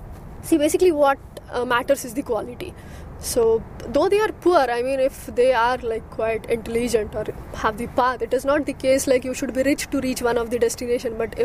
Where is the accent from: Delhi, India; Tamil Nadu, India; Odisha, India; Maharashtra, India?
Maharashtra, India; Pune; English is a second language; I came from India.